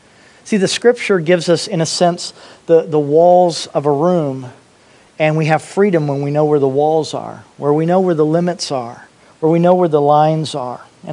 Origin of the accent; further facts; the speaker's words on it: Indiana, United States; I grew up in Indiana, and we go to a place called Kings Island.